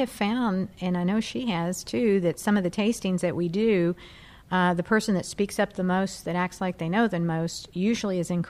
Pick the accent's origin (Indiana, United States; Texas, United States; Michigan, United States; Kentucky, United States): Kentucky, United States; And it was so normal to me growing up in Kentucky.